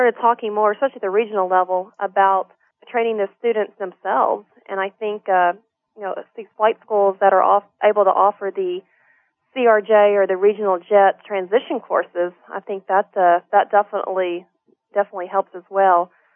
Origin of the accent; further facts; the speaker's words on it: Texas, United States; And another big deciding factor was all my family lives in Texas. I'm originally from Texas